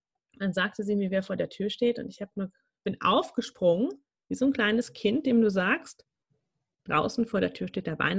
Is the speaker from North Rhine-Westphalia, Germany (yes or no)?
yes; North Rhine-Westphalia, Germany; Wir kommen beide ursprünglich aus Nordrhein-Westfalen, lustigerweise aus zwei Orten, die knappe 40 Kilometer auseinander liegen.